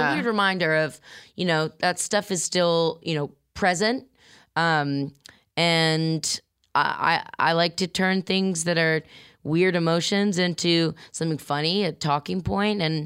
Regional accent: Columbus, Ohio, United States; And, you know, I also spent, like, most of my childhood in Columbus

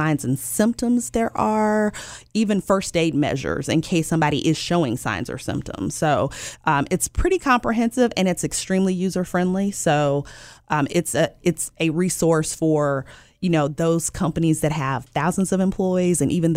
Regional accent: Byhalia, Mississippi, United States; I'm originally from Mississippi, a small town named Byhalia. Nobody's ever heard of it, probably, but it's not that far from Holly Springs or not far from Memphis.

